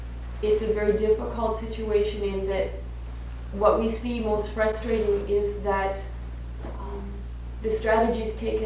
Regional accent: Pennsylvania, United States; I am from Pennsylvania, and I've spent the last couple of years in seminary in Gettysburg

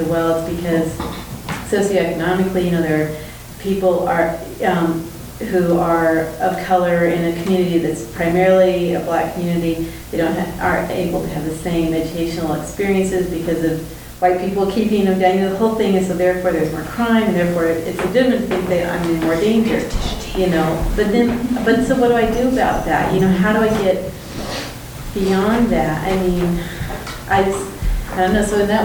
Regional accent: Ethiopia; You know, I grew up in Africa, in Ethiopia, and I was always a minority

